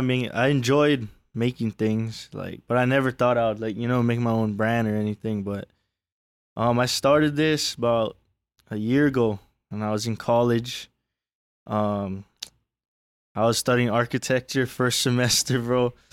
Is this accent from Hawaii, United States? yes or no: yes; Wailua, Hawaii, United States; I grew up in Kauai. Okay. Yeah, Wailua. It's like a small.